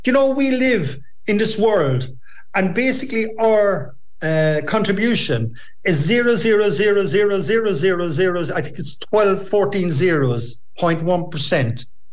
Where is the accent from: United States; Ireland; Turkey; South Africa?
Ireland; Munster; being an Irishman, you know, living in Kerry, being a Cork man